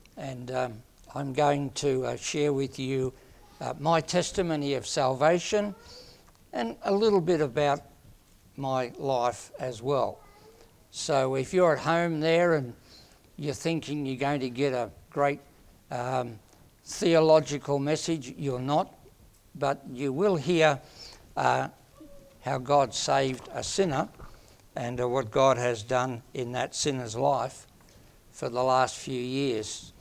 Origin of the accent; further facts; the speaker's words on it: Bankstown, New South Wales, Australia; born there; now in Bendigo, Australia; I was born in August 1947 in Bankstown, New South Wales.